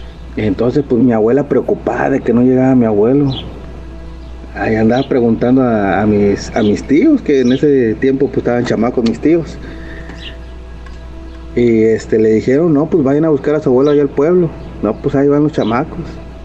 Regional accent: Ciudad Valles, San Luis Potosí, Mexico; somos de Ciudad Valle, San Luis Potosí

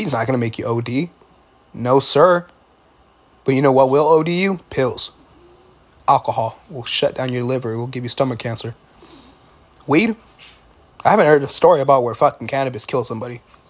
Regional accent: Oceanside, California, United States; So I remember growing up and me being dumb, but me growing up in Oceanside, you know, you smell it here and there at schools and stuff like that.

